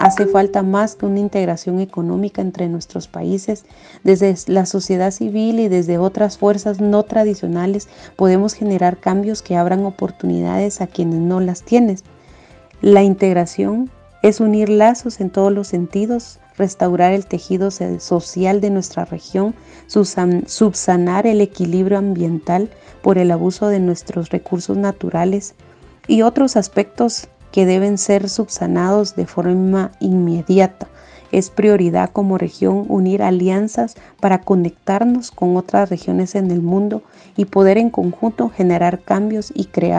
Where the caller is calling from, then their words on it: Guatemala; Un saludo desde Guatemala.